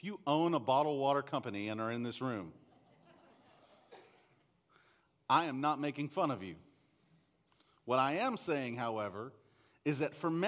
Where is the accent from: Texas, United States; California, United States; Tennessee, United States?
Texas, United States; Seriously, the well that where I grew up, I grew up on a 300-acre cattle ranch in East Texas.